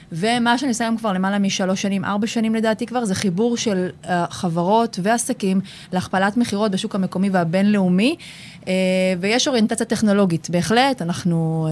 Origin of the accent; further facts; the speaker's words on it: Tel Aviv, Tel Aviv District, Israel; אני מגיעה מתל אביב, מי ששואל. גדלתי בבית של הורים שהם חוזרים בתשובה. חרדית, מה שנקרא, אבל מלידה.